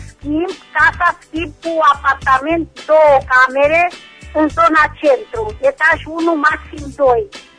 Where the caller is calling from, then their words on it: Reșița, Caraș-Severin, Romania; din Reșița